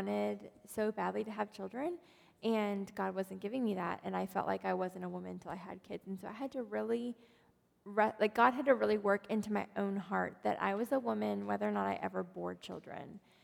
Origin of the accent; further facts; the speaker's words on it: Texas, United States; now in Little Rock, United States; And he's from Ohio, and I grew up in Texas.